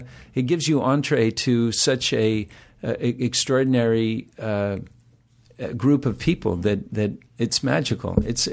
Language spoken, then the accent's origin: English; Utah, United States; wanted to get the hay out of my hair from Utah, because you'd get on the subway and people would say, "Where are you from?" I say, "Oh, I live on the Upper West Side."